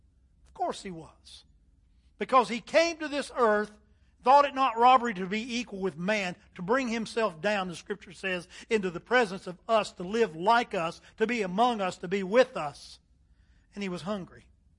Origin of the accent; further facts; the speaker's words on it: Charlotte, United States; We visited Charlotte, my hometown, about 3 weeks ago, so I could see my sister